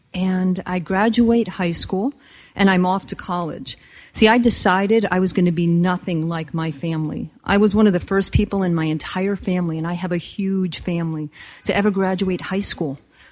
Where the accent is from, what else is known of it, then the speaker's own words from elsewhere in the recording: New Jersey, United States; So, I grew up in New Jersey. I am the oldest of two, and I come from a very, very big extended family.